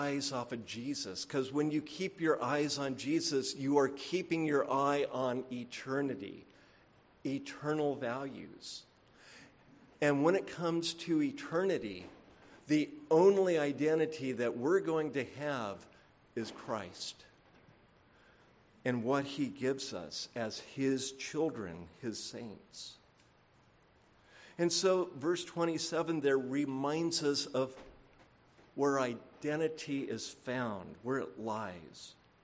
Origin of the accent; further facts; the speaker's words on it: San Francisco, California, United States; born there; now in Yakima, United States; There's a reason why I live in Yakima, not Seattle. You know? I was born in San Francisco. I went through the 60s as a child.